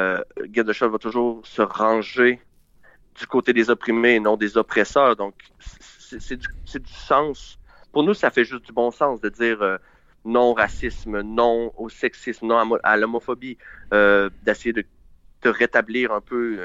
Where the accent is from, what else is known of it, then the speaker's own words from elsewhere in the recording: Orsainville, Quebec, Canada; Moi, je viens d'une petite banlieue de Québec qui s'appelle Orsainville. Je croyais jamais partir de mon garage d'Orsainville et vivre ça.